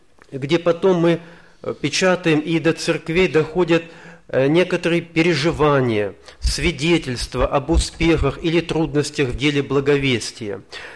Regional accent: Siberia, Russia; Мы из Сибири. Сибирь по территории очень большая. Это на западе Омская область. Омская область.

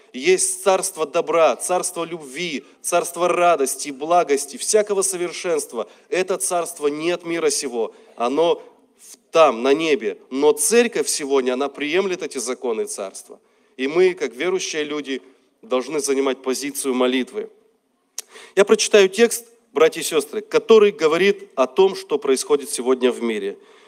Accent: Ukraine; born there; Украина – это моя родина. Я родился на Украине

